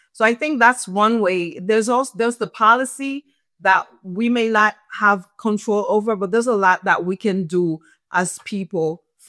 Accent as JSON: {"language": "English", "town": "Chicago", "region": "Illinois", "country": "United States", "said": "And as many of know, I'm from Chicago"}